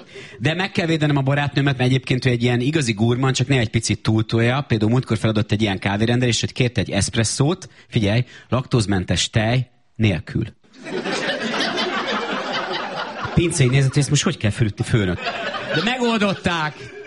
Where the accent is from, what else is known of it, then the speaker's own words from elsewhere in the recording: Zalaegerszeg, Zala, Hungary; moved away as an adult; now in Budapest, Hungary; én amúgy alapvetően Zalaegerszegről jöttem, csak 18 éves koromban költöztem föl